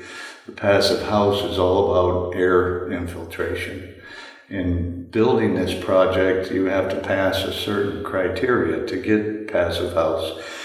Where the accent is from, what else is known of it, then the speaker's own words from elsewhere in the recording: Kane, Pennsylvania, United States; I was born in Kane. My family's from Kane. … from Kane who has a big family and a farm in Wetmore. So I was born here.